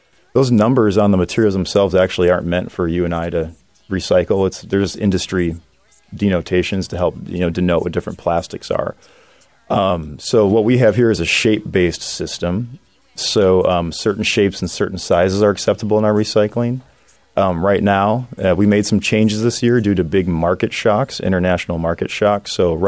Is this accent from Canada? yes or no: no; Milwaukee, Wisconsin, United States; now in Eugene, United States; Yeah, so I've been in Eugene now for 8 years. Like you said, I'm from Milwaukee, Wisconsin. Bounced around the states for a little bit before here.